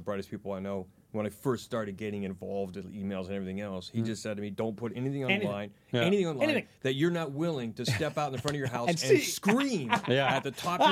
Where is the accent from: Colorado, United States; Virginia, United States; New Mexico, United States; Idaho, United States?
Idaho, United States; I was from North Idaho.